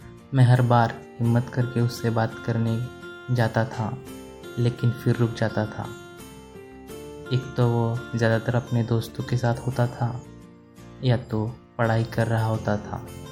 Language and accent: Hindi; Udaipur, Rajasthan, India; मैं उदयपुर का रहने वाला हूँ। अब मेरी उम्र 23 साल है।